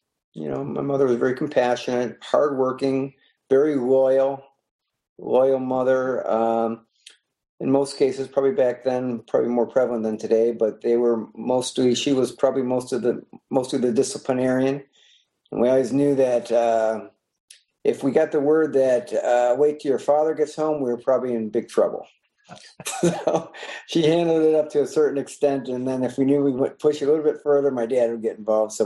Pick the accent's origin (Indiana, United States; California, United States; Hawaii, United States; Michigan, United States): Michigan, United States; Warren; I was raised in Warren, Michigan.